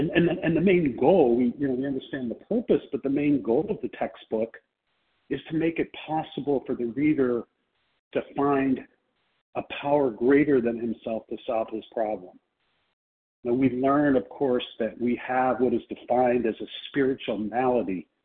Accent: Chicago, Illinois, United States; I am from Chicago

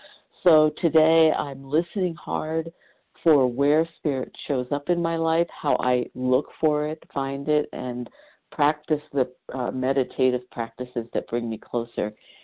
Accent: Kirkland, Washington, United States; I'm from Washington State in Kirkland outside of Seattle.

